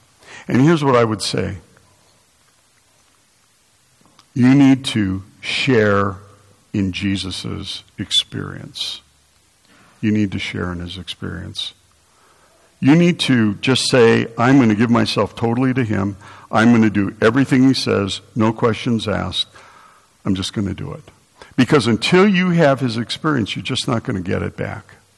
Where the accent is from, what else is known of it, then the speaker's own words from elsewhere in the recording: Milwaukee, Wisconsin, United States; I grew up in Milwaukee, Wisconsin. I'm not really smart or anything.